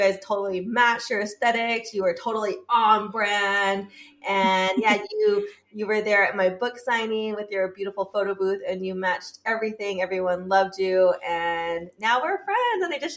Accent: Torrance, California, United States; but I grew up in Torrance, kind of. We're the wannabe Hawaiians, but we love Hawaii.

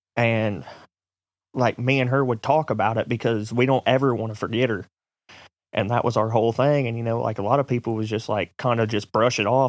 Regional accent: Ohio, United States; Well, actually I'm originally from Ohio, like 15 minutes from Columbus.

